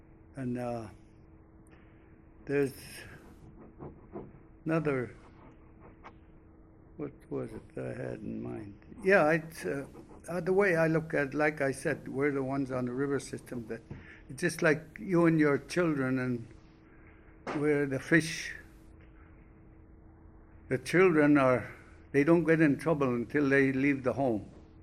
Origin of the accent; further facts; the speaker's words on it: Bethel, Alaska, United States; And I was born and raised here in Bethel, lived all my life